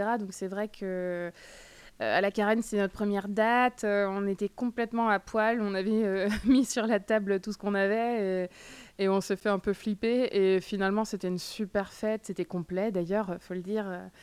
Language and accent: French; Briec, Brittany, France; d'apporter des groupes que j'aurais aimé voir quand j'ai grandi à Briec.